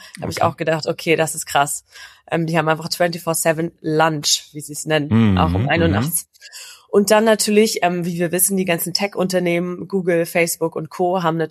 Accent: Berlin, Germany; ich bin aus Berlin.

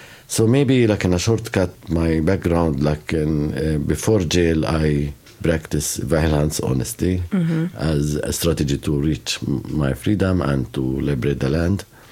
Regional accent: Jerusalem, Palestine; Yeah, so I grew up around Jerusalem, so I know a little Hebrew, like music, maybe more.

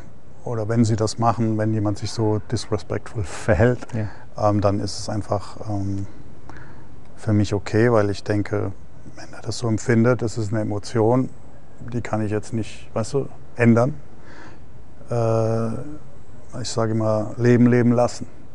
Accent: Heidelberg, Baden-Württemberg, Germany; ich komme aus Heidelberg, wir sind behütet, Mittelschicht, schöne Stadt.

